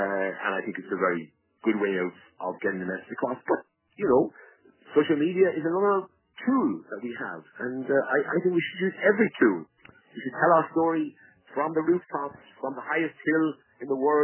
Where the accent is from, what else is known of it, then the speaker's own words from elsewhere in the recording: Ireland; And secondly, we have the Irish diaspora around the world, which makes us more, it gives a bigger profile to Ir